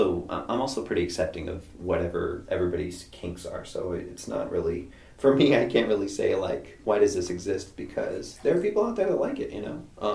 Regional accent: Texas, United States; where I was in my current town, or the town I grew up in Texas.

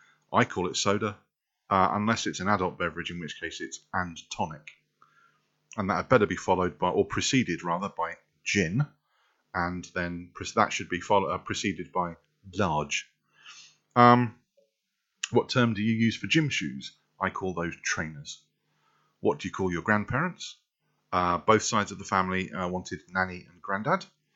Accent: England, United Kingdom; Where are you from in the world? I'm from England. I'm British. Because I've lived all over. European first, to be honest.

